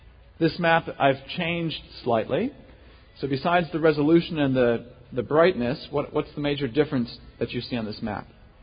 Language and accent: English; Wisconsin, United States; now in Dallas, United States; I'm from Wisconsin.